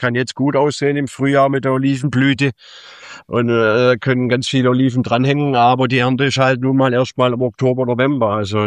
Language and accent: German; Germany; moved away; Wobei man muss natürlich auch sagen, als Deutscher ist man natürlich hier sowieso angesehen.